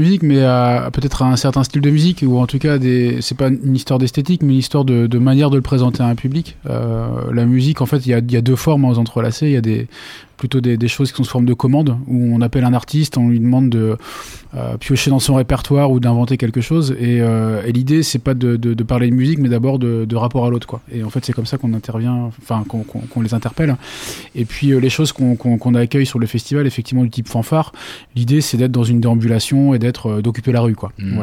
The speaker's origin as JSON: {"language": "French", "town": "Pré-en-Pail", "region": "Pays de la Loire", "country": "France", "tie": "born or raised there", "said": "moi je suis issu de la campagne du Nord-Mayenne, Pré-Empaille"}